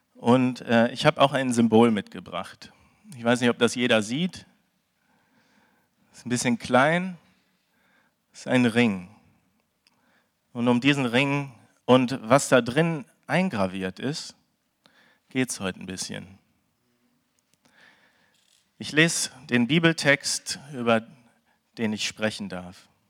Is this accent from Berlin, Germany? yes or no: no; Oberhausen, North Rhine-Westphalia, Germany; Ich bin in Oberhausen geboren, bin also ein Kind aus dem Pott